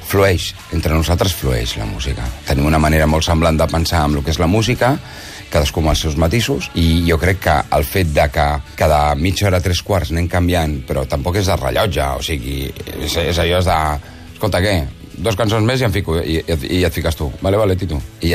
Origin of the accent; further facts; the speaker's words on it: Barcelona, Catalonia, Spain; d'on som, de Barcelona